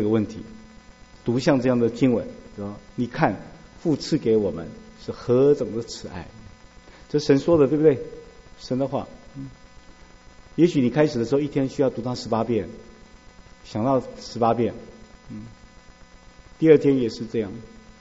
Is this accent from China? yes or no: yes; China; 你知道我们中国人读诗要吟要咏啊